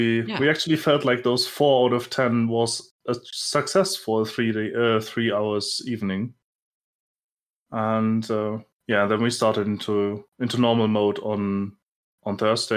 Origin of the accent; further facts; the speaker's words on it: Germany; I'm 24 years old. I'm from Germany.